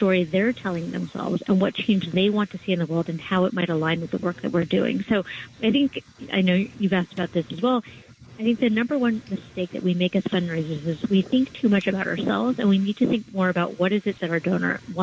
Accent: West Coast, United States; now in New York, United States; Actually, I'm originally from the West Coast, and I was surprised to learn that there are more Asians in New York than in San Francisco and L.A. combined.

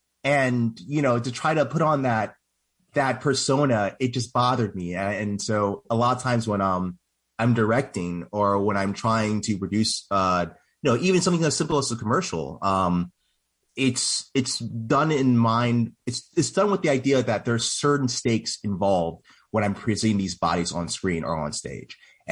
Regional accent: St. Louis, Missouri, United States; I thought about leaving St. Louis. I grew up in St. Louis. It's a super racist town.

